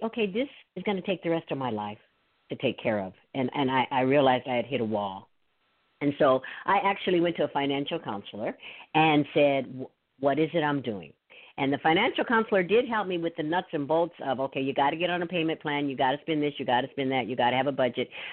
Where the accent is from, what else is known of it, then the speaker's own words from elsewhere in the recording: Midwest, United States; So what I'd like to share with everyone is that I'm from the Midwest, and I'm from a family where my father worked.